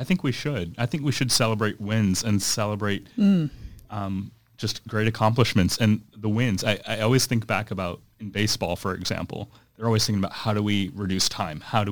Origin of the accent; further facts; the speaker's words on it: St. Louis, Missouri, United States; I did. I grew up in St. Louis, Missouri. So born and raised in St. Louis.